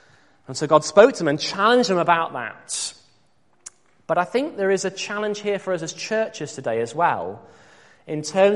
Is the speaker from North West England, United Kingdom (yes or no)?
no; Yorkshire and the Humber, United Kingdom; Now, I'm a Yorkshireman, and I'm about to leave my home county, which makes it a difficult thing.